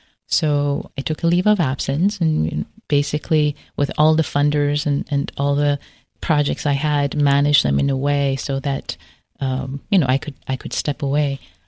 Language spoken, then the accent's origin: English; Iran; I grew up in Iran. I remember reading the poetry of Hafez and Rumi in Farsi when I was a teenager